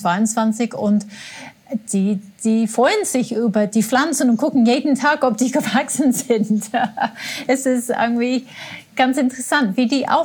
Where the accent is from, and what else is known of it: England, United Kingdom; German is a second language